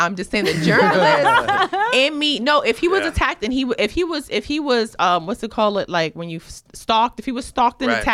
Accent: New York City, New York, United States; growing up in New York City, we had three major newspapers and you knew how they were going to attack each story by the slant.

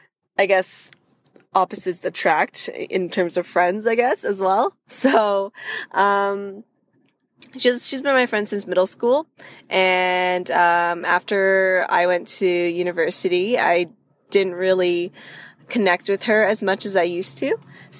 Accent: Toronto, Ontario, Canada; from Toronto, Ontario, in Canada.

